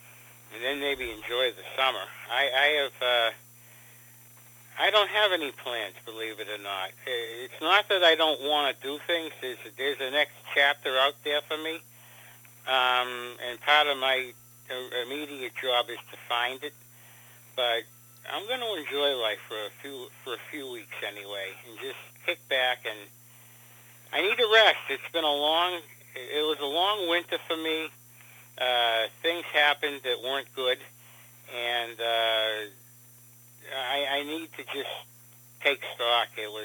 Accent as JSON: {"language": "English", "town": "Cleveland", "region": "Ohio", "country": "United States", "said": "I'm from Cleveland, and when the Red Sox came to Cleveland, I saw them play"}